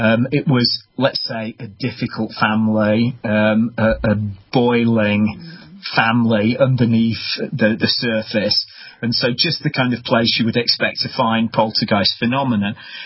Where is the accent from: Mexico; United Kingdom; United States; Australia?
United Kingdom; I grew up in the British countryside, and I've always had, let's say, a loving relationship with the countryside. I still today live in the country